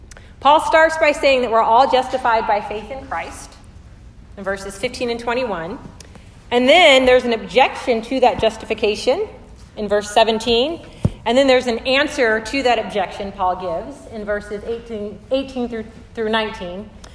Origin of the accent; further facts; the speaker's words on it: Germany; I do not speak Spanish. I grew up in Germany, so I learned German.